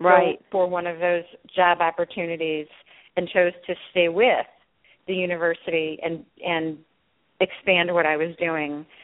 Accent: St. Louis, Missouri, United States; No, I actually started in a rural area. I'm from St. Louis, but I started in a more rural area when I started with the university

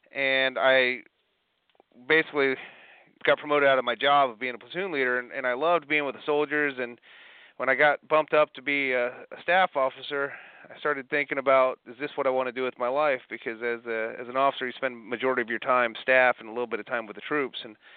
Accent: Ohio, United States; I meet a guy that's a National Guardsman from Ohio, my home state

